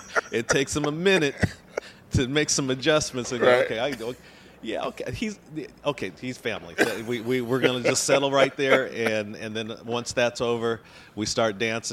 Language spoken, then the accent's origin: English; Tuskegee, Alabama, United States; I come by way of Tuskegee, Alabama.